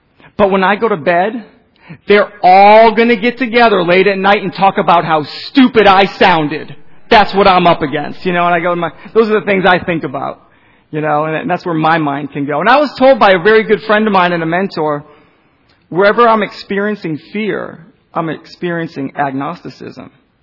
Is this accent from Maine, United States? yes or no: yes; Portland, Maine, United States; I'm from the Portland, Maine area, which is where I did most of my growing up and a lot of my running and a lot of my drinking.